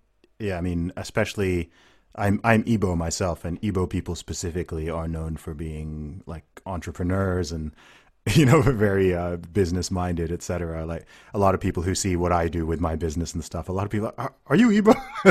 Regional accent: United Kingdom; I'm British, but I'm also Nigerian.

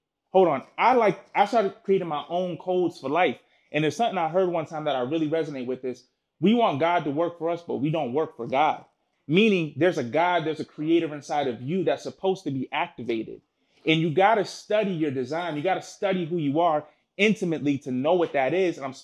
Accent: Worcester, Massachusetts, United States; I'm originally from Worcester, Massachusetts.

